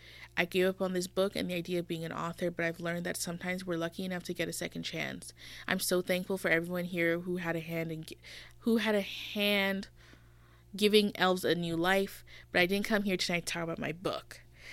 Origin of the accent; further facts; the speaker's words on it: North Carolina, United States; I'm obviously not British, as you might have been told. I grew up in North Carolina eating barbecue and hot dogs and apple pie and all the other stereotypical American foods.